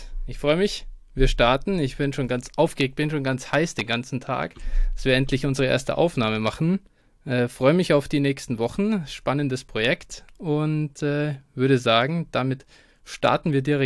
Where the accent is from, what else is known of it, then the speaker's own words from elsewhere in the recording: Munich, Bavaria, Germany; Bin geborener Münchner und wohne immer noch hier, bin nicht weggekommen und ja, 26 Jahre alt, ne, warte, stimmt gar nicht, 27 bin ich mittlerweile